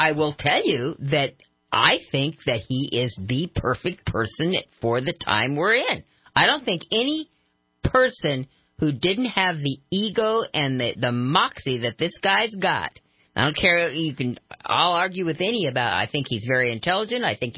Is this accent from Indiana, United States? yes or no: no; Twin Falls, Idaho, United States; I came from Twin Falls, Idaho, came into this whole thing, wasn't privy to that power structure